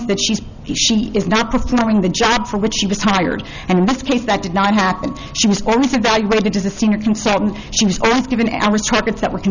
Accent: Philadelphia, Pennsylvania, United States; I'm from Philadelphia.

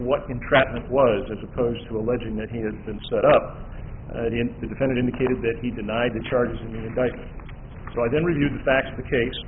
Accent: Fort Wayne, Indiana, United States; court-appointed attorney for Mr. King, and I'm from Fort Wayne, Indiana.

